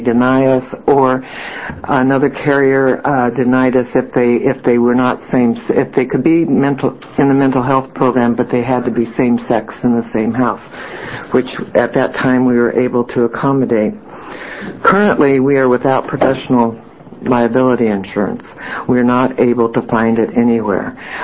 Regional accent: McMinnville, Oregon, United States; I'm from McMinnville, Oregon.

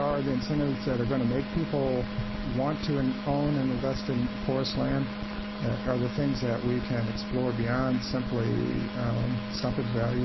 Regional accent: Midwest, United States; now in Oregon, United States; I grew up in the Midwest, and when I first came out here

